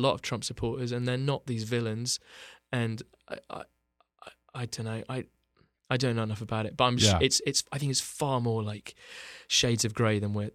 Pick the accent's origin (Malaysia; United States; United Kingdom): United Kingdom; We don't talk about it. We're British.